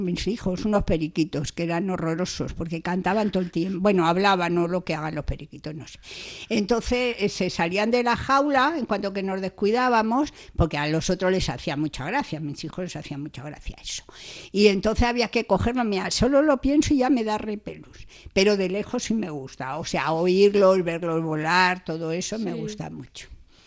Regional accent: Community of Madrid, Spain; accent: Castilian; yo soy madrileña y debo hablar con deje castellano.

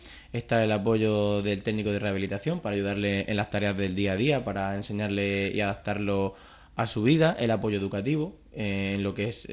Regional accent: Sierra de Fuentes, Extremadura, Spain; Soy de Cáceres

